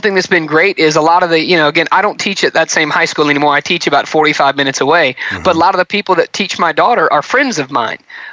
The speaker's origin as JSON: {"language": "English", "town": "Anniston", "region": "Alabama", "country": "United States", "tie": "born or raised there", "said": "I grew up actually in the town that we live in. It's a small town in Alabama called Anniston."}